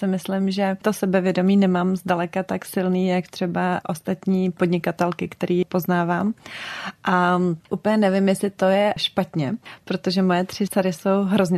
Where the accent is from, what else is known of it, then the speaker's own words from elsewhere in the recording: Prague, Czechia; born there; já jsem se narodila v Praze, ale jezdila jsem celou dobu do Velkých Bílovic za babičkou na Moravu